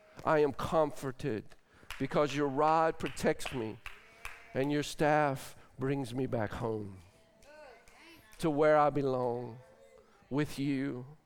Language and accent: English; North Carolina, United States; I'm sorry, I'm from North Carolina. I can't help it.